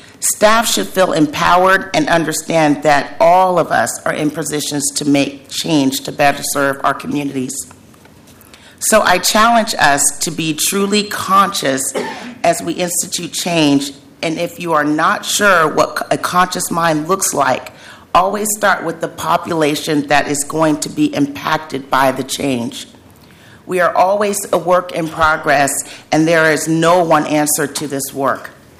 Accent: Portland, Oregon, United States; I grew up in Northeast Portland. My father, Big John, owned a barbershop called The House of Style on Union Avenue

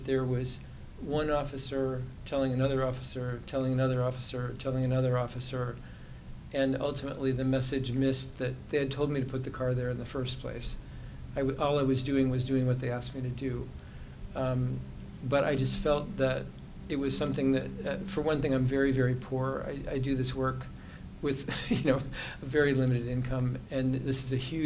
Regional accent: New York, United States; I'm from New York, and when I pulled up, I just stopped where I could stop.

